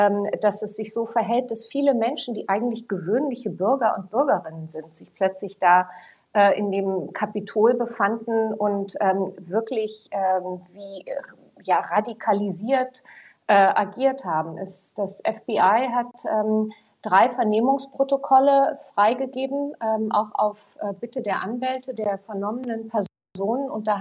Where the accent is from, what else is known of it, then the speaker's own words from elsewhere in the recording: United States; German is a second language; Ja, also es stimmt, ich bin in Amerika aufgewachsen. Ich habe überhaupt erst mit 10 Jahren richtig Deutsch gelernt